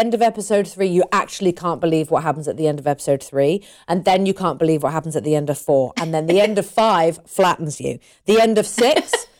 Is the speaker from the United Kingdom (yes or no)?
yes; United Kingdom; I'm British. British people, you know, I wouldn't class myself as typically British